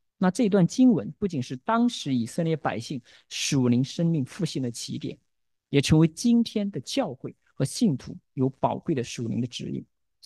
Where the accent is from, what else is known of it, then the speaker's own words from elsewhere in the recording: China; 我估计我们中国人传统的话，我不知道大家经历过没有。我小时候在农村长大哈